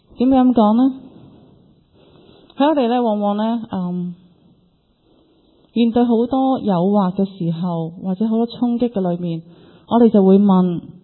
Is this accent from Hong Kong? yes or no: yes; Hong Kong; 我们香港人的生活很好，